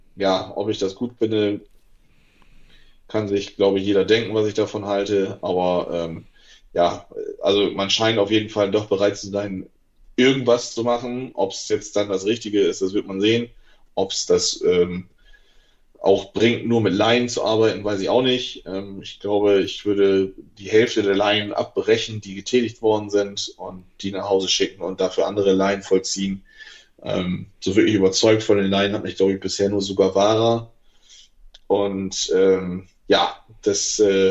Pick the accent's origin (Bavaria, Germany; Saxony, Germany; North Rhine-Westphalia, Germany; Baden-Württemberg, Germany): Bavaria, Germany; Augsburg; Als Augsburger